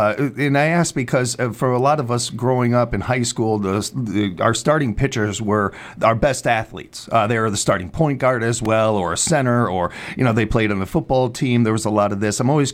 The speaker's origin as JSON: {"language": "English", "town": "Chicago", "region": "Illinois", "country": "United States", "tie": "born or raised there", "said": "And I hope you're enjoying my roots in my hometown of Chicago"}